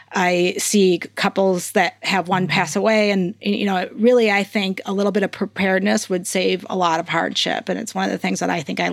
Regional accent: Minnesota, United States; I grew up in Minnesota. I think when I say Minnesota, my accent comes out.

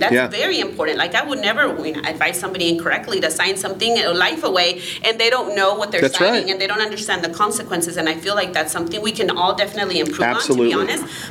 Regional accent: Mexico; I'm from Mexico, but I obviously work with people from like Central America

